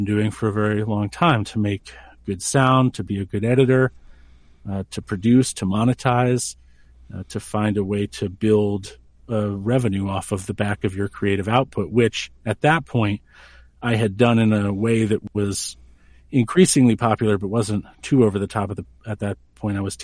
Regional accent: New Hampshire, United States; born there; And I'm a very traditional, I was born in New Hampshire.

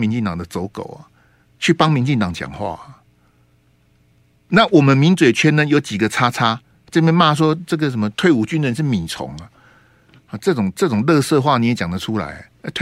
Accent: Taiwan; 你到的最后那个军公教主力部队当然还是我们台湾人啊。

